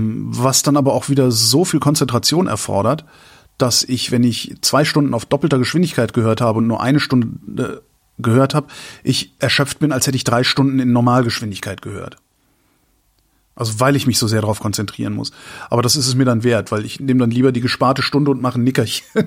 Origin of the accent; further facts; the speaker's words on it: Rhineland, Germany; Also das Rheinland, wo ich herkomme, empfinde ich als freundlich.